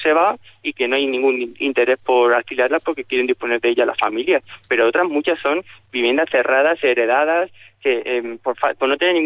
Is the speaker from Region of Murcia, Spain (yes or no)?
yes; Torre Pacheco, Region of Murcia, Spain; now in Murcia, Spain; yo que soy de Torre Pacheco, aunque llevo ya 10 años viviendo en Murcia ciudad